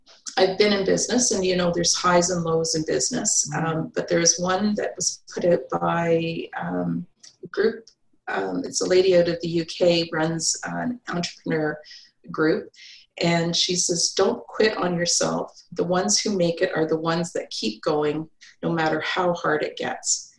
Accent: Queensville, Ontario, Canada; also born or lived in Beaverton; I grew up in a little town called Queensville, just north of Newmarket, Ontario. And we lived there until I was in high school. And then we moved to Beaverton after that.

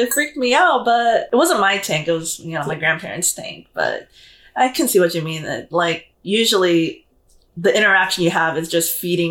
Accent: California, United States; Like, I grew up in the Bay most of my life, the Bay Area most of my life, and... like in Chinatown, they always have these like festivals.

